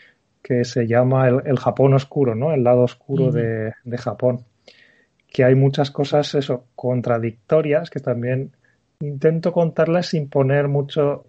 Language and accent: Spanish; Spain; cuando vuelvo a España, a mi tierra, es cuando noto muchas cosas que cuando yo vivía allí, pues no notaba.